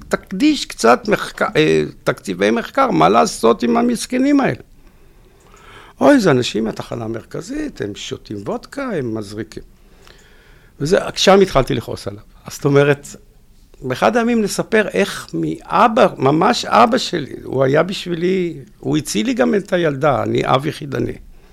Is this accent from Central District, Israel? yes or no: yes; Petah Tikva, Central District, Israel; אני מפתח תקווה.